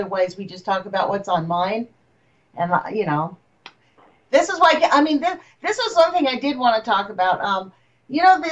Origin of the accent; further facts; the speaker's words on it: United States; But I don't have to because I'm an American. That's what being an American's about.